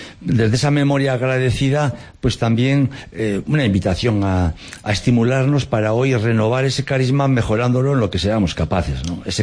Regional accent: Echavarri, Navarre, Spain; Pues de Tierra Estella.

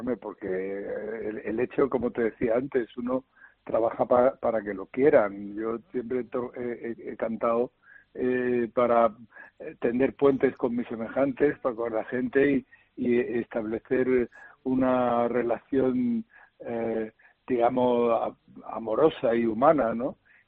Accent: Granada, Andalusia, Spain; moved away; also born or lived in Madrid; hace 60 años yo salí de Granada por primera vez para irme a Madrid a vivir, a intentar la aventura de la música. O sea que yo ya soy lo suficientemente mayor

